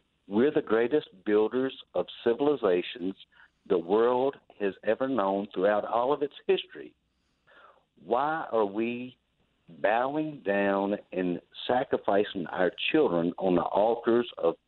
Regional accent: the South, United States; I said, hell no, I'm a Southerner from Dixieland.

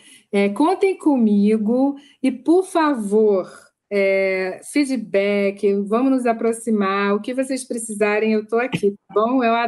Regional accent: Rio de Janeiro, Brazil; porque eu sou carioca

